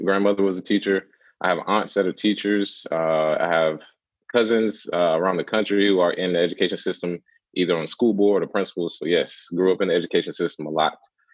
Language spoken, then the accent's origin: English; Charlotte, North Carolina, United States; Oh, yeah. The good old Carolinas. Yep. From Charlotte.